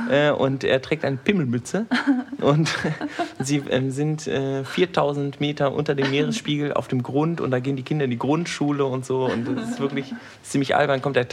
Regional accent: Eifel, Germany; Ja, ich bin dann so in der Eifel aufgewachsen, da kenne ich das.

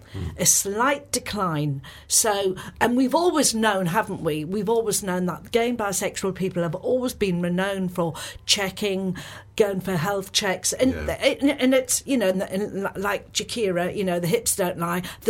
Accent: North East England, United Kingdom; accent: Northeast; he was talking about, you know, the Northeast because he detected my accent

